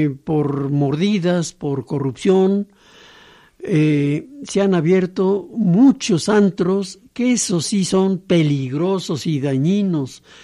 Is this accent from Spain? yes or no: no; Piedras Negras, Coahuila, Mexico; mi tierra, Piedras Negras, Coahuila.